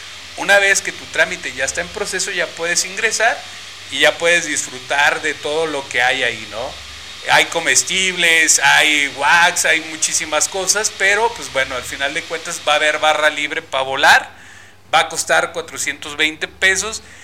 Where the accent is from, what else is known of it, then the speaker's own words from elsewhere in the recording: Mexico; Los que somos de aquí de México, pues entendemos esa parte de la constancia de situación fiscal